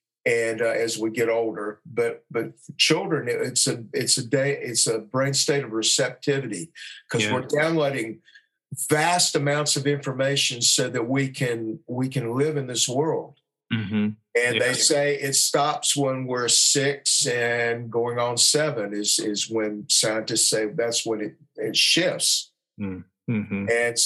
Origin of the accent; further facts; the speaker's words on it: Brevard, North Carolina, United States; born there; I was born in Brevard, North Carolina, and my dad was.